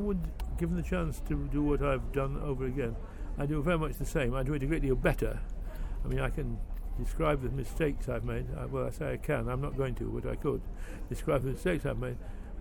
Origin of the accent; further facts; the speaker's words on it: England, United Kingdom; I don't come from the Midlands. I come from the North. Peak District in the North.